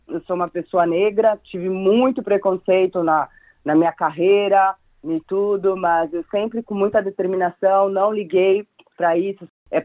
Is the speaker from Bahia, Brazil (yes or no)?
no; São Paulo, Brazil; now in Adelaide, Australia; eu venho de São Paulo. Então, morar no interior, para mim, era assim uma coisa, meu Deus, o que, que eu tô fazendo aqui?